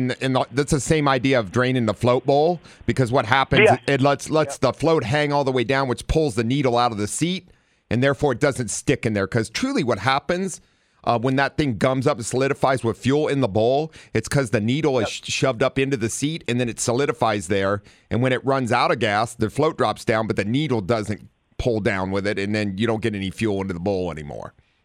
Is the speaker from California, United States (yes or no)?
no; Dayton, Ohio, United States; moved away as an adult; I'm from Dayton, Ohio. That's where I was born and raised and lived until I graduated high school and then took off and joined the United States Navy from there.